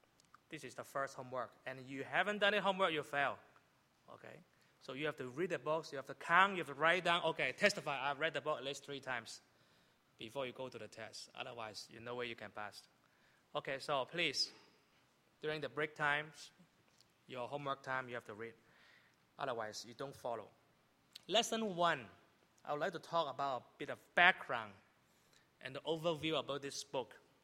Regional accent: Canada; I'm from Canada. I live in Vancouver.

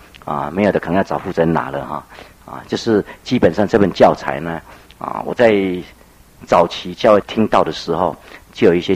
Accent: Taichung, Taiwan; 我从小在台中教会一直听到啊神学院啊为止啊，这么20几年当中

